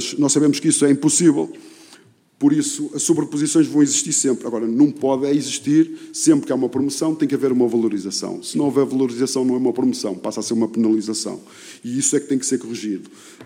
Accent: Porto, Portugal; Eu sou um felizado porque sou da zona do Porto

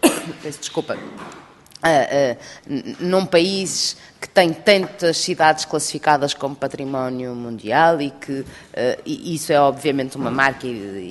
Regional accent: Guimarães, Braga, Portugal; Eu sou de Guimarães e há grandes calçadas em Guimarães

